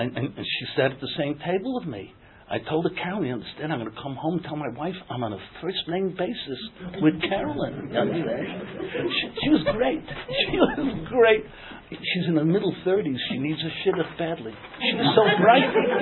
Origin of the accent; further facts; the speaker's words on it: Williamsburg, United States; I grew up in Williamsburg during the Second World War.